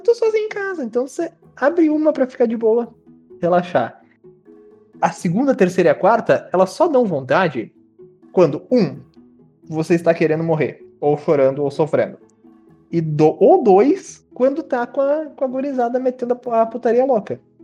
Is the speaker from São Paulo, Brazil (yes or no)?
no; Rio Grande do Sul, Brazil; eu sou gaúcho, véi!